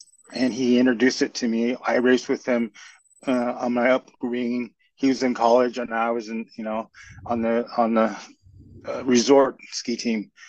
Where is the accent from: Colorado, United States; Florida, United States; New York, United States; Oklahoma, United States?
Colorado, United States; Durango; I grew up in Durango. That's where I learned how to ski, basically, when I was 3 years old.